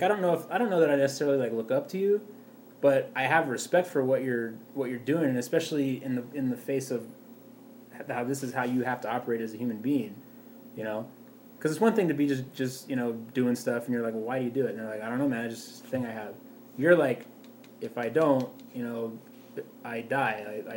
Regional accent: Glenwood, United States; born there; Like I was born in Glenwood.

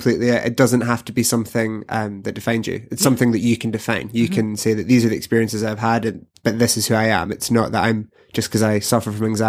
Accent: Glasgow, Scotland, United Kingdom; I'm from Glasgow, so that sounds like home.

